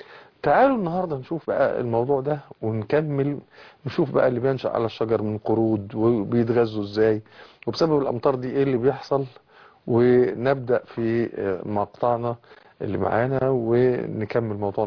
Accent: Egypt; يعني احنا عندنا في مصر والبلاد العربيه قد نرى المطر في ايام معدوده في السنه

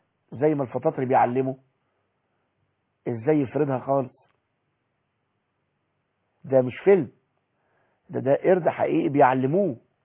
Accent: Egypt; عكس هنا في جنينة الحيوانات عندنا في مصر احنا بنتفرج على الحيوانات وهي في القفص

